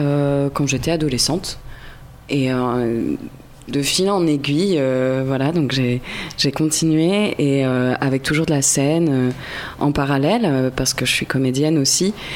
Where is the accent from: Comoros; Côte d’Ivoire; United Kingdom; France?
France; Cognac, Nouvelle-Aquitaine; On vient de Cognac